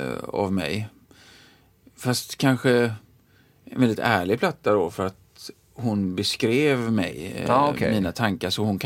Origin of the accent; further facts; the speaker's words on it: Sweden; Jag är svensk.